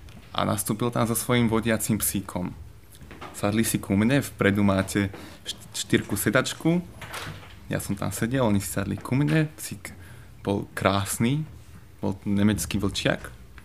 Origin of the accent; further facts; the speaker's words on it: Brno, South Moravian Region, Czechia; Všetci piati sme z Brna. Študujeme v Brne